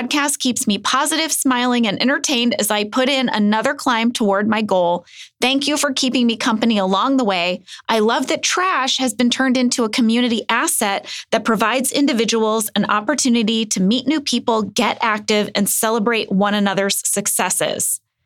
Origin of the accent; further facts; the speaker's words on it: St. Louis, Missouri, United States; also born or lived in Fort Wayne, Indiana; I was born in Fort Wayne, Indiana. My folks grew up in St. Louis, but my dad was transferred there for work.